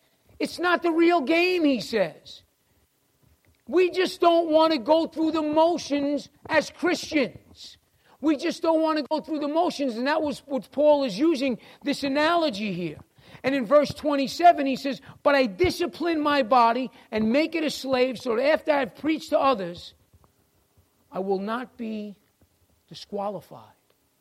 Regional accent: New York, United States; I'm from New York. It was a bad neighborhood.

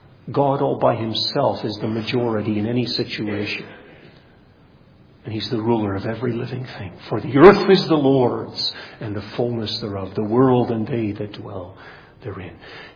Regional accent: Grand Rapids, Michigan, United States; I remember growing up in Grand Rapids, they always had a fantastic performance of this.

